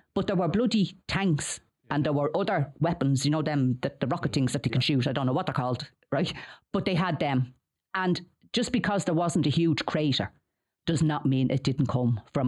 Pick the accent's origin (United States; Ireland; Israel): Ireland; Jobstown, Leinster; I'm from Job, remember? The hero of Jobstown.